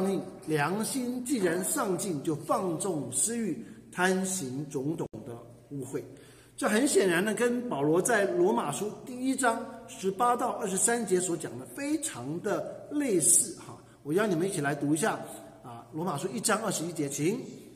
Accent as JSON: {"language": "Chinese", "country": "China", "said": "我们中国人有一个坏习惯"}